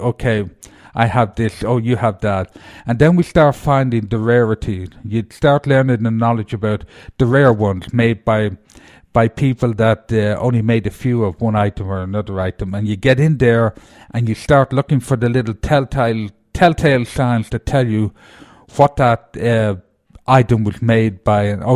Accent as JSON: {"language": "English", "country": "United States", "said": "I'm lucky to be Irish, but I am proud to be an American. And make no mistake about that, I'm an American. I just happen to be Irish in the back of it."}